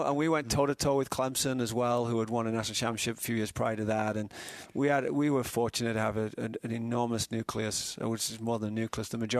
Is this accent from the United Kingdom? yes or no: yes; England, United Kingdom; I'm the only guy, as an Englishman sitting in Nashville's airport listening to this song